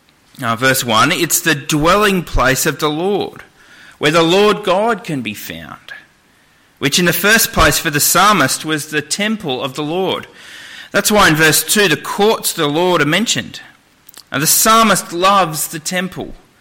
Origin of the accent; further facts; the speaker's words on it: Moree, New South Wales, Australia; born there; also born or lived in Moss Vale / Sydney / Armidale / Dubbo; now in Albury, Australia; I was born in Moree, then I lived in Moss Vale and then Sydney for a year in 1988, and then back to Moss Vale, and then I lived in Armidale and then Dubbo and then Wagga for uni